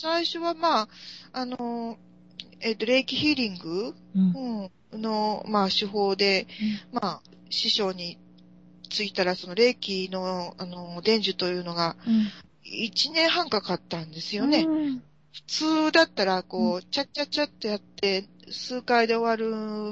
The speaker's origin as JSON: {"language": "Japanese", "region": "Hyogo", "country": "Japan", "tie": "born or raised there", "also_born_or_lived": "Tokyo / Nara", "lives_now": "Osaka, Japan", "said": "東京生まれで兵庫県育ちで奈良に嫁いで、うん、で大阪に出てきて"}